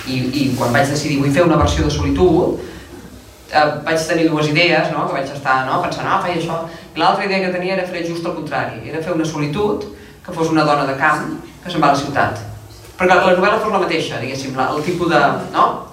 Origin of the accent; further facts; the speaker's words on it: Barcelona, Catalonia, Spain; moved away; jo soc una persona de ciutat que he anat a viure al bosc. I fa 15 anys que vaig marxar de Barcelona, o 15 o 17, no sé, molts anys, no?